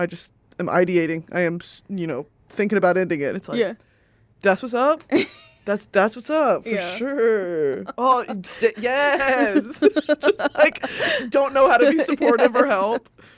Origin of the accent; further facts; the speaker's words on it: United Kingdom; I am a British citizen. That's how I knew.